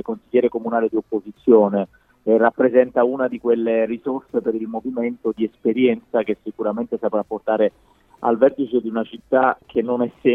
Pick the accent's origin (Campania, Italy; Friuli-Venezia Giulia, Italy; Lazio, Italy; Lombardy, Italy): Campania, Italy; Io sono campano